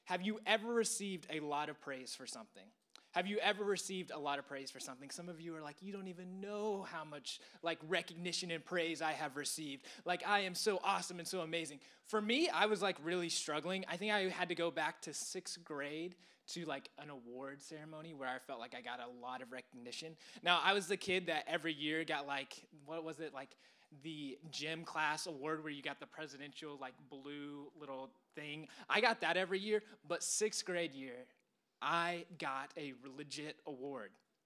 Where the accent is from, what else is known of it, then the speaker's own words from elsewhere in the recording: Atlanta, Georgia, United States; So obviously, I'm from Atlanta. I love my city.